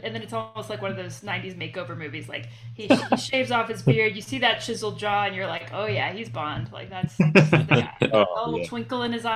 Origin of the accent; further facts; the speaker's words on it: Georgia, United States; now in Denver, United States; I'm from Georgia, actually. So from Georgia, I grew up down south. Yeah, I grew up down south, just outside of Atlanta.